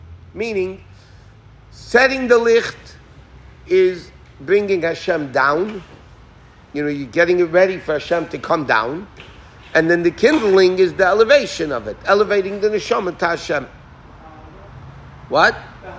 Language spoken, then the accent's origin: English; United States; born there; I was born in America.